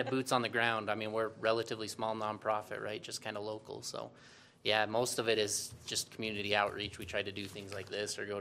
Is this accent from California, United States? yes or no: no; Tropic, Utah, United States; I grew up in Garfield County. My wife's from Panguitch, and I'm from a little town, Tropic.